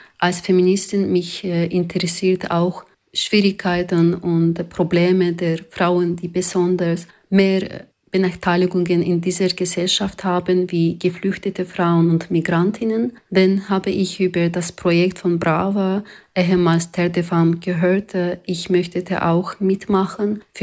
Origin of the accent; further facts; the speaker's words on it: Azerbaijan; German is a second language; moved away as an adult; now in Switzerland; ich komme aus Aserbaidschan. Ich musste mein Land wegen meiner kritischen Arbeit als Journalistin verlassen und wohne hier in der Schweiz seit 7 Jahren im Exil.